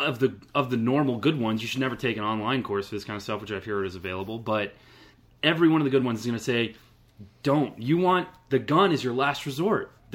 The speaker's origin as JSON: {"language": "English", "region": "Georgia", "country": "United States", "said": "I'm from Georgia."}